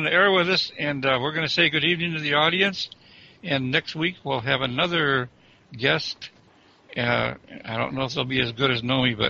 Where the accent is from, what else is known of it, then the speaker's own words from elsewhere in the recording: California, United States; But I'm a country person. I'm a Californian